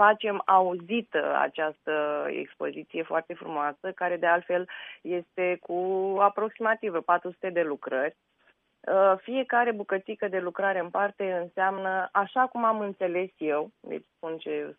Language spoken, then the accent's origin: Romanian; Iași, Iași County, Romania; Eu sunt din Iași, cum spun eu, jet by jet din ciment.